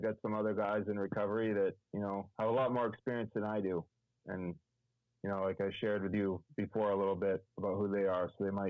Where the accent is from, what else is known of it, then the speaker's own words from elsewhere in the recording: New England, United States; I grew up in New England